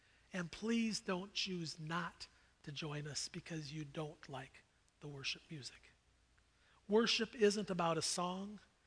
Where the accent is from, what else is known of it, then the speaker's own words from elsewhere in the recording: Iowa, United States; also born or lived in Minnesota; I grew up in Iowa, and I liked the Bears, and I liked the Cowboys. Then I spent many years in Minnesota